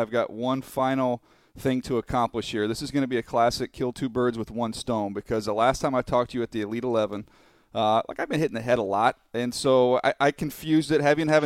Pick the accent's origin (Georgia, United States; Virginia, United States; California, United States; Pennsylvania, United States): California, United States; San Diego; Like, I grew up in San Diego, and they always say, San Diego, America's finest city.